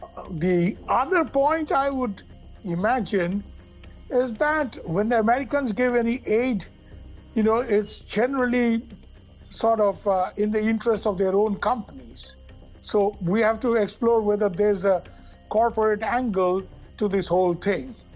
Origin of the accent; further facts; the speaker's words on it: India; from India, and the answer to your question is, we really don't know why the U.S. is not going through the U.N. system. Because my country, India, is also sending a lot of humanitarian aid.